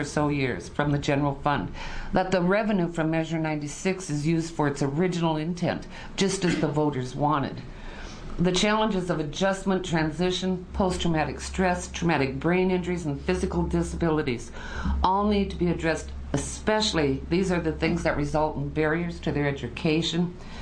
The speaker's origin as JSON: {"language": "English", "town": "Scappoose", "region": "Oregon", "country": "United States", "said": "I'm from Scappoose, Oregon."}